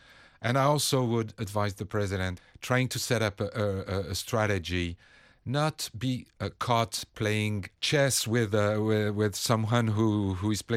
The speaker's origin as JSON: {"language": "English", "country": "France", "said": "So since I keep in mind that I'm from France"}